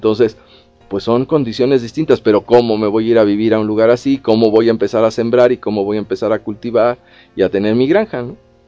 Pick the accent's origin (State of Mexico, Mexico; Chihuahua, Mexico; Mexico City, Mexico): Mexico City, Mexico; quienes somos de aquí de la Ciudad de México